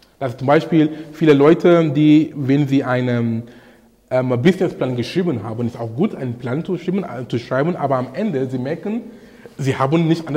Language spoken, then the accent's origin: German; Cameroon; now in Hamburg, Germany; hier in Hamburg oder in Kamerun, wo ich herkomme